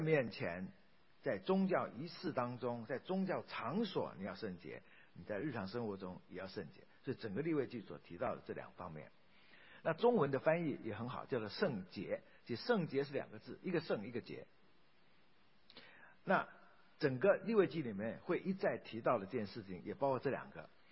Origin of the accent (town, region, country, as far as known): China